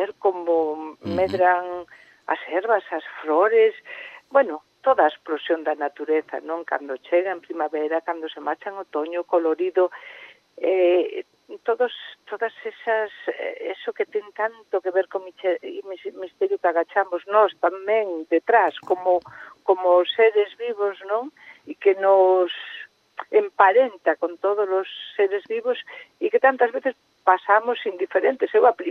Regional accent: Caión, Galicia, Spain; E ali no mar, en Caión, en concreto, na miña terra, pois son francamente fermosas.

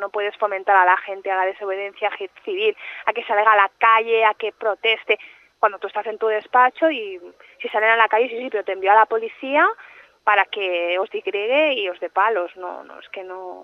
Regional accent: Spain; porque somos españoles, formamos parte de España

